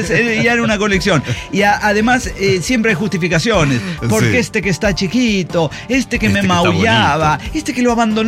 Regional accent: El Salvador; accent: Spanish; now in Spain; hace un año estaba en El Salvador y me vine para aquí, para España. Sí, ya tengo el acento, todo español

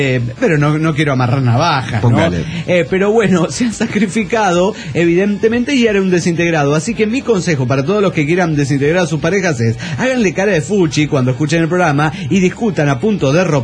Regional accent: Oruro, Bolivia; de Oruro.

